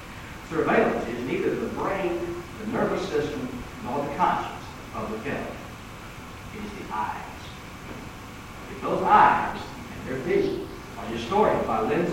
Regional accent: the South, United States; It's even worse when you look at the program and learn that I am a Southerner as well.

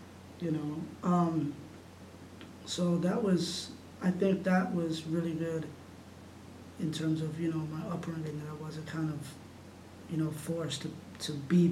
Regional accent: Brooklyn, New York, United States; And we grew up in Brooklyn, Park Slope, excellent neighborhood.

